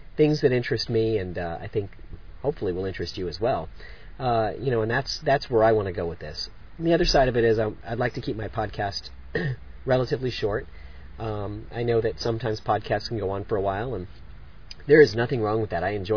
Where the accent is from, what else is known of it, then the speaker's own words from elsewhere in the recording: Florida, United States; also born or lived in Orlando; As a longtime fan, I grew up in South Florida. I was born before Disney World opened, so I went there as a youngster.